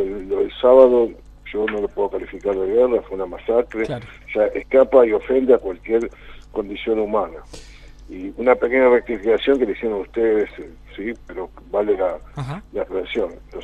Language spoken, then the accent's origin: Spanish; Santa Fe, Argentina; tenemos que unir todo el reclamo como santafesinos